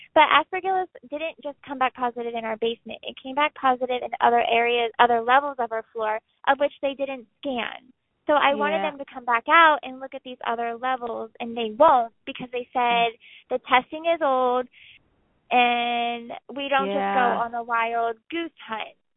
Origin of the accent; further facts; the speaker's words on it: Montoursville, Pennsylvania, United States; That's kind of why I'm reaching out to you guys, but I am from Montoursville.